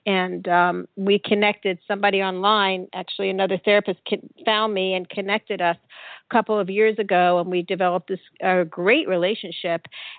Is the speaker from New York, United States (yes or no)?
yes; Bronx, New York, United States; now in Florida, United States; my old neighborhood in New York, I come from the Bronx, a neighborhood called Riverdale, right off the Hudson, on the Hudson River